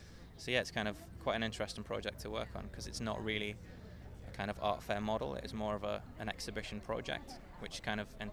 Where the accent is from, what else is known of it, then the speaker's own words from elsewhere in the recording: Gateshead, North East England, United Kingdom; We're from Gateshead, which is kind of south of the Tyne, which runs through Newcastle, which is northeast England.